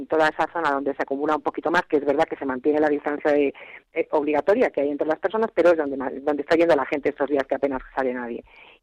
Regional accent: Spain; lo digo como española

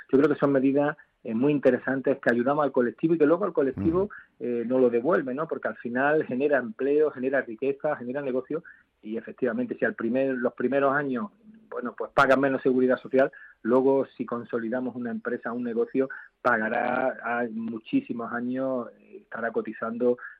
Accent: Andalusia, Spain; comunidades autónomas como la mía, Andalucía, yo soy andaluz

